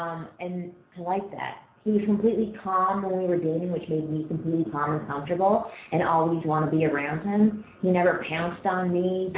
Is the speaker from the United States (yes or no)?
no; Toronto, Ontario, Canada; when I was in Toronto. I'm from Toronto originally